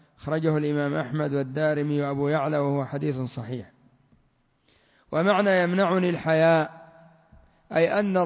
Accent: Yemen; ومن الألفاظ القبيحة عندنا في اليمن الحلف بالأمانة

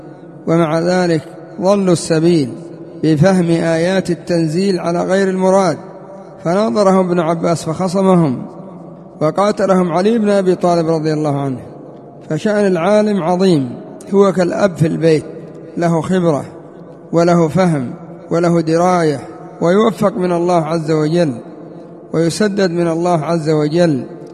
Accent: Yemen; وآخرهم عندنا في اليمن محمد العمودي

